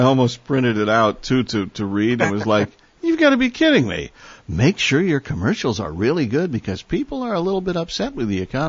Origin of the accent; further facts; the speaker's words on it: Cleveland, Ohio, United States; I went to a website because I'm from Cleveland, Ohio, so I went to this TV station in Cleveland and was able to get on there and watch it there.